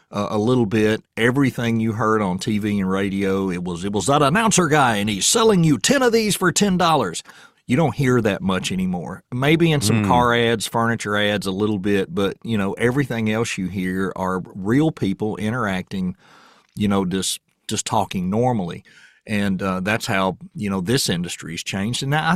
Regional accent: United States; I'm from Rutherford County. I did not grow up here either. I'm a transplant.

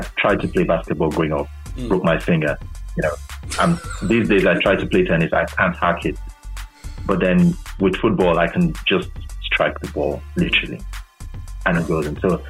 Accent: Nigeria; growing up in Nigeria, football was the most popular

